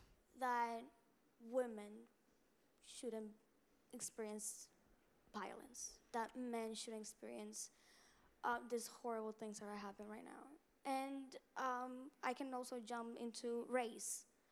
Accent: Dominican Republic; now in United States; I come from Dominican Republic. I came to the US 3 years ago.

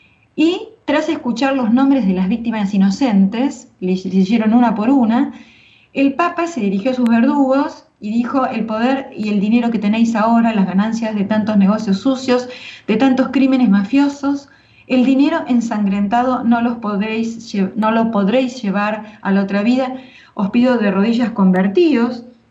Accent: Argentina; Nuestra percepción como argentinos muchas veces nos sesga

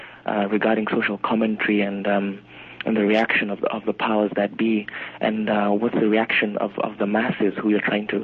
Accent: Kenya; I'm not sure whether or not it'll be banned in my home country, Kenya.

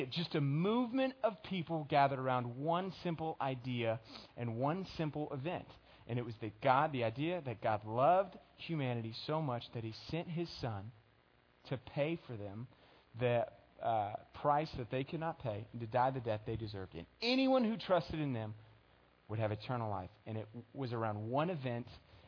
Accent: Houston, Texas, United States; So I'm from Houston, so Rockets, I was like around when this thing happened.

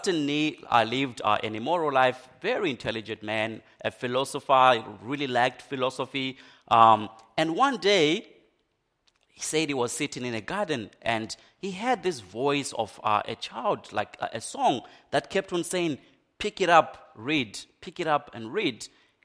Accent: Zimbabwe; my native country of Zimbabwe. Many of you know that I'm originally from Zimbabwe

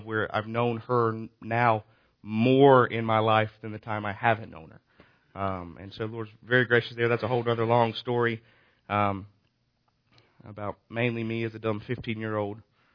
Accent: Raleigh, North Carolina, United States; also born or lived in Rocky Mount / Wilmington; People ask where I'm from. I was born in Raleigh. Then we moved to Rocky Mount for a couple years, and we were in Wilmington for my elementary ages. And then we moved back to Rocky Mount for a couple years, and then back here to Raleigh.

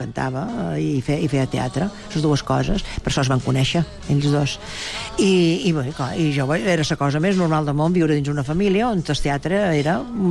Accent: Balearic Islands, Spain; venc de Menorca, d'un lloc on el teatre ha estat sempre una gran tradició, venc d'una família també de teatre

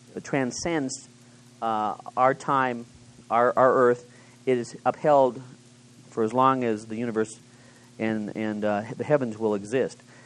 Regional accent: Minneapolis, Minnesota, United States; I'm from the Twin Cities of Minneapolis, St. Paul, and we have several congregations.

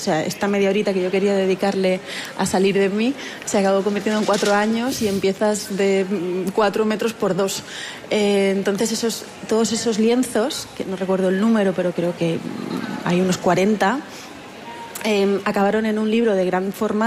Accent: Valencia, Valencian Community, Spain; Valencia, que es mi tierra, que es una tierra de contrastes, hay mucha luz, hay mucha oscuridad

